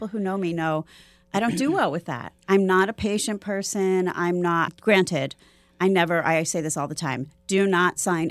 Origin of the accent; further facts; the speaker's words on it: Cleveland, Ohio, United States; because I'm from Cleveland and I hear that Midwestern accent right away.